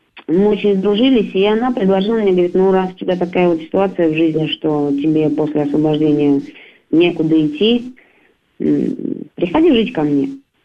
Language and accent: Russian; Saratov, Saratov Oblast, Russia; для меня все-таки Саратовская область, это, ну, как край родной, я тут родилась в Саратове, жила до 20 лет, целых до 21-го.